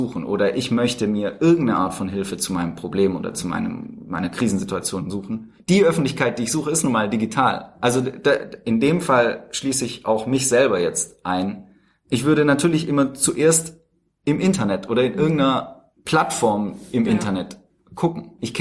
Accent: Baden-Württemberg, Germany; born or raised there

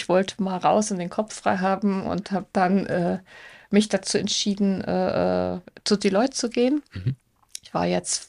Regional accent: Munich, Bavaria, Germany; Ich bin aufgewachsen in München und habe dann da auch studiert. Ich komme aus einer naturwissenschaftlichen Familie durch und durch

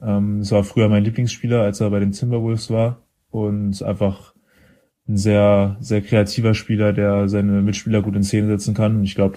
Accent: Berlin, Germany; Zum einen mal ist es natürlich der Verein aus meiner Heimat

